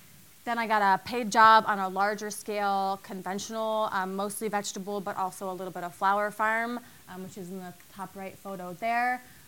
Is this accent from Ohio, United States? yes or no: yes; Ohio, United States; I grew up in rural Ohio, about halfway between Cleveland and Columbus. I did not grow up on a farm. I'm a first-generation farmer.